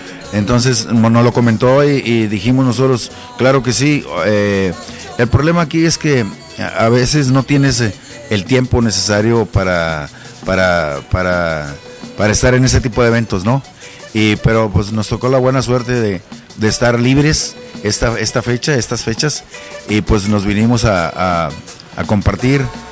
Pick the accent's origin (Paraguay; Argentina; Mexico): Mexico; Monterrey, Nuevo León; yo allá en Monterrey, mi tierra, empecé con este género, pues como te digo, ya hace más de 25 años